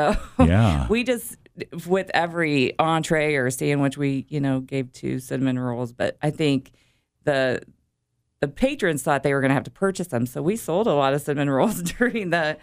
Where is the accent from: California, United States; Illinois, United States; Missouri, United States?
Illinois, United States; Galesburg; I am from Galesburg, born and raised, and I've never even left.